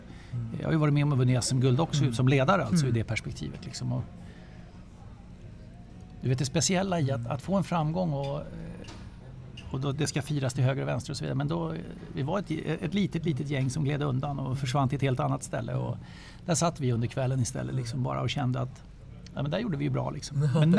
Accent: Solna, Stockholm County, Sweden; När jag bodde i Solna sa jag alltid att jag är född i Solna, uppvuxen i Solna och bor kvar i Solna.

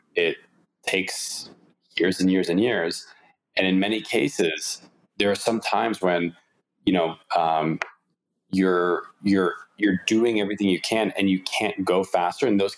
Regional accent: Canada; I'm Canadian

